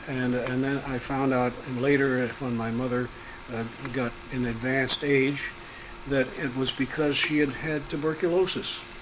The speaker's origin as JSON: {"language": "English", "region": "Hawaii", "country": "United States", "tie": "born or raised there", "also_born_or_lived": "El Paso, Texas", "said": "Well, I was born in El Paso, Texas, and I was essentially brought up here in Hawaii."}